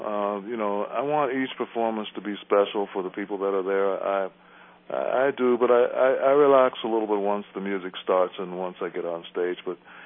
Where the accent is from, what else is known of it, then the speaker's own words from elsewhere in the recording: Memphis, Tennessee, United States; And the drummer is someone who was born in my hometown of Memphis.